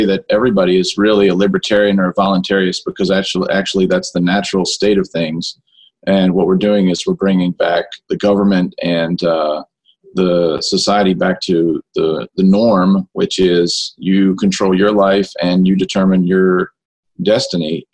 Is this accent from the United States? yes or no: yes; Myrtle Beach, South Carolina, United States; I'm from Myrtle Beach, South Carolina.